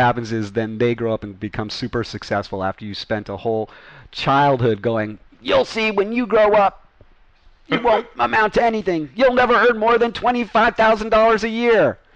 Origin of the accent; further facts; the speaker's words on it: Malibu, California, United States; And I grew up in Malibu. Junior high school was just, everybody was a stoner surfer.